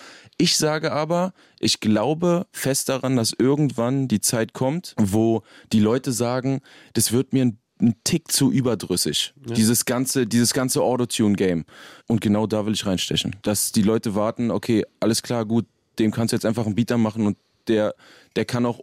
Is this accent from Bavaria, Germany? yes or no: no; Berlin, Germany; Bei uns in Berlin, Kaulsdorf, östlicher Teil von Berlin, weit draußen, fast ganz weit draußen so. Kaulsdorf, und da habe ich immer abgehangen.